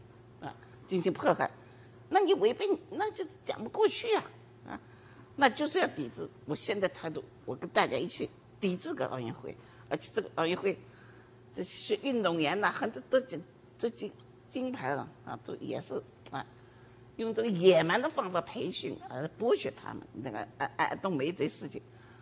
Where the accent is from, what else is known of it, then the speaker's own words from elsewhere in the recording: China; now in Paris, France; 因为我是中国人嘛啊，而且我这个爱国主义啊，这个民族感情也是非常强烈的啊